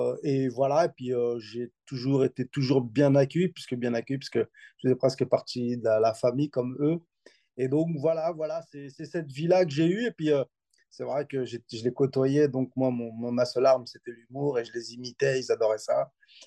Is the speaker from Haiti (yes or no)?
no; France; Aujourd'hui, je suis français, fier de l'être. Je suis d'origine marocaine et d'adoption portugaise.